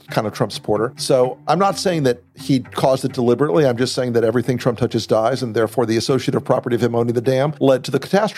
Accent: Florida, United States; My home state of Florida is one of the places where part of our secret sauce in winning so much territory

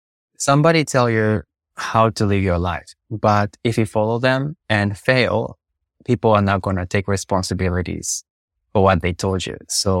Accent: Japan; English is a second language; In the 90s that I grew up in Japan

